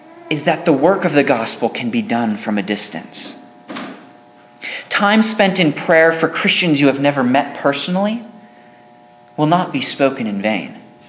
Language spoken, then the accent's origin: English; California, United States; I was growing up in California in a completely different area.